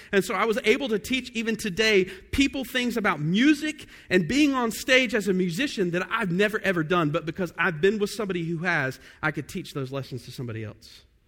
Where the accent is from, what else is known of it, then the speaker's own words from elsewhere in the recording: Georgia, United States; I remember when I was growing up in Georgia as a kid